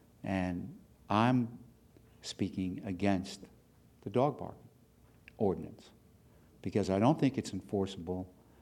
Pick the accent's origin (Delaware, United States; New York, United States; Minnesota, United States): Delaware, United States; Bethany Beach; from Bethany Beach, Delaware, and I'm speaking against the ordinance.